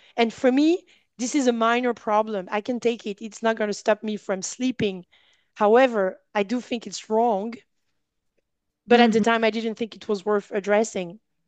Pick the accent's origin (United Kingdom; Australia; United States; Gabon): Gabon; English is a second language; And I come from Gabon, which is Central Africa. So an English African person with a French speaking African person.